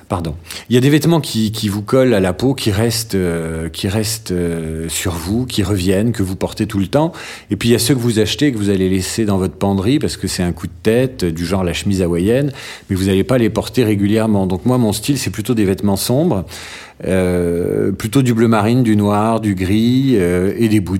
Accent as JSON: {"language": "French", "town": "Marseille", "region": "Provence-Alpes-Côte d'Azur", "country": "France", "tie": "born or raised there", "also_born_or_lived": "Paris suburbs / Normandy", "said": "J'ai grandi en Normandie. Enfin, je suis né en banlieue parisienne. Ensuite, j'ai habité la Normandie. Et ensuite, mes parents, pour la période importante qu'est l'adolescence, ont vécu à Marseille. Donc moi, j'ai grandi adolescent à Marseille entre 1981 et 1987"}